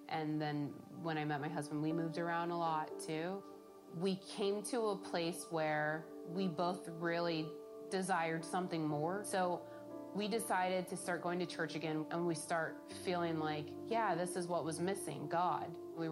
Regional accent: California, United States; I figured that I would drive back to my hometown in California, since I lost everything else and I never felt at home anywhere I was.

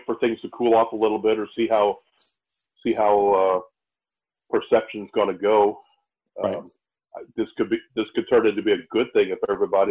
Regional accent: St. Louis, Missouri, United States; And I would go someplace and I'd tell them I'm from St. Louis.

